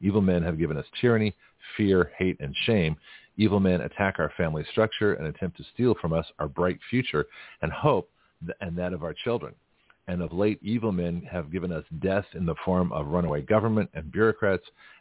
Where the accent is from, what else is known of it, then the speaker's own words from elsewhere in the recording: Canada; also born or lived in Australia; And even though I grew up in Canada and Australia